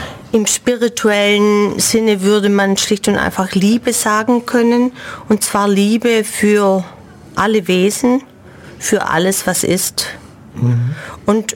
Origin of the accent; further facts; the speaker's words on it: Langenau, Baden-Württemberg, Germany; ich bin schon einheimisch. Ich habe viele Jahre zumindest in Ulm gearbeitet. Ich bin gebürtig in Langenau, wohne dort auch noch in Langenau-Albeck.